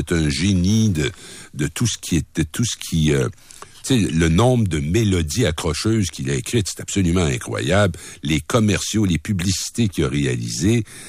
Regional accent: Rimouski, Quebec, Canada; Si je pars puis je m'en vais dans mon patelin natal de Rimouski

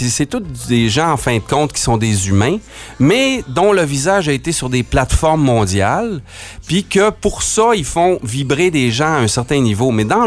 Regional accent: Arvida, Quebec, Canada; Moi, je viens d'Arvida, là.

